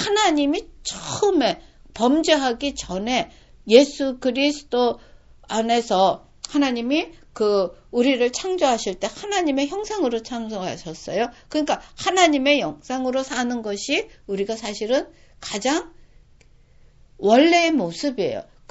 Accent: South Korea; 우린 그렇게 자랐고, 그렇게 하는 것이 한국 사람으로서 당연한 것이었고

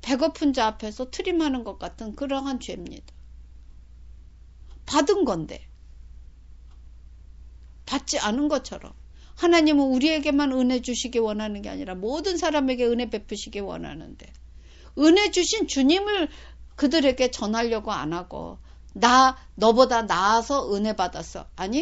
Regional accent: South Korea; 나는 한국 사람의 대표고, 그리고 크리스찬의 대표인 거를

